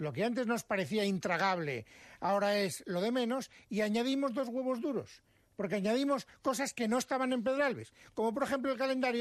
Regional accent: Spain; para mi desgracia como ciudadano español

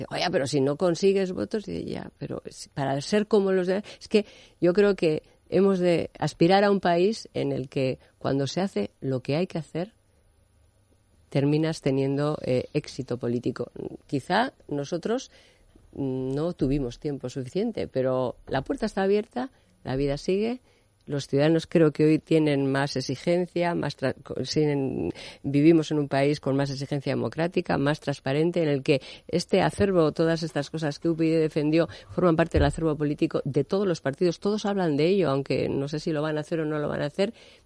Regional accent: Basque Country, Spain; Yo lo veo, quizá porque soy vasca y he sufrido aquello, lo veo como que la puerta está abierta.

